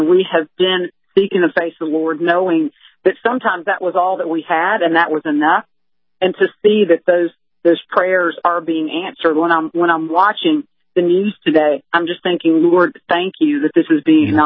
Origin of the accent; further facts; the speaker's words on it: Deep South, United States; Like when I grew up in the Deep South, if you weren't a Christian, you sure didn't tell anybody about it.